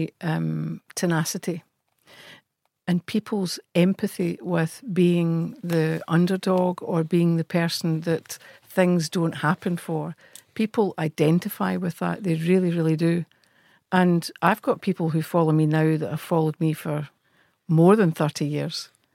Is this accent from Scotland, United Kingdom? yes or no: yes; Scotland, United Kingdom; I don't think people tend to look at us or look upon myself as being Scottish.